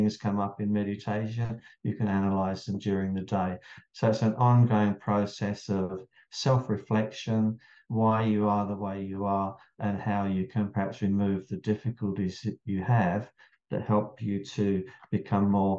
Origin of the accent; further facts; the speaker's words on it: England, United Kingdom; now in Australia; "Oh, what part of your Australia are you from?" I'm like, "What? I'm English." But yeah, you don't notice how your accent changes